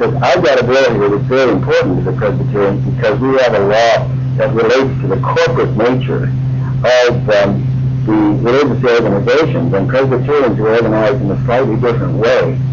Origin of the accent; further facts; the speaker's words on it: Littleton, Colorado, United States; I was a metropolitan senator, but not from Denver. I was from Littleton.